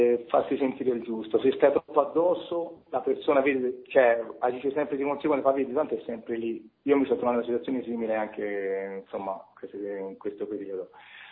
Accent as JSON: {"language": "Italian", "town": "Naples", "region": "Campania", "country": "Italy", "said": "Io tipo il Napoli, sono napoletano."}